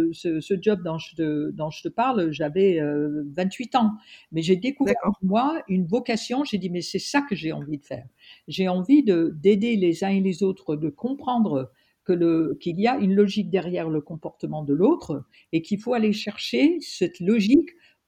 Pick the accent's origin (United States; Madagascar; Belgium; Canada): United States; accent: American; French is a second language; moved away as an adult; now in France; Moi, j'ai grandi aux États-Unis, j'ai appris le français à l'école.